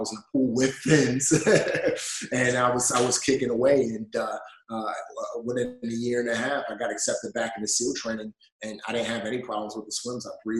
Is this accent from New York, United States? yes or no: yes; New York City, New York, United States; Yeah. So, growing up in the Bronx, there's not a lot rec pools in the area